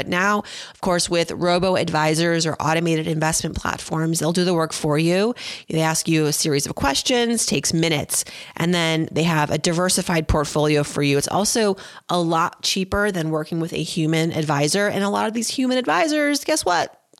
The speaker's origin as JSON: {"language": "English", "town": "Philadelphia", "region": "Pennsylvania", "country": "United States", "said": "But, you know, I'm partially from Philadelphia, so got to root for the Eagles."}